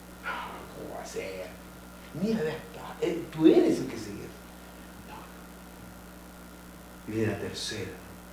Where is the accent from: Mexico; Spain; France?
Mexico; Oaxaca; yo soy hombre macho, soy allá de Oaxaca, de mi tierra.